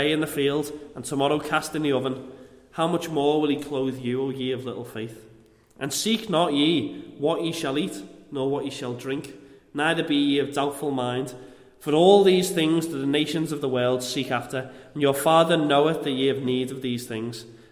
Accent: Liverpool, North West England, United Kingdom; moved away as an adult; I'm 28 years old. I am originally from Liverpool. I've been living over here for nearly 4 years now. I've been living over here.

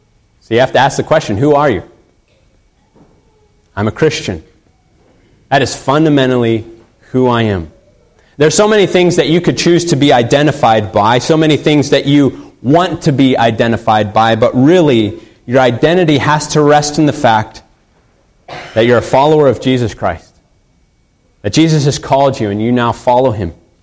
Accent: Phoenix, Arizona, United States; now in Beaver Falls, United States; I'm a pastor, I grew up in Phoenix, I'm married to Alyssa, I'm Finley's father, I live in Beaver Falls, I'm an American

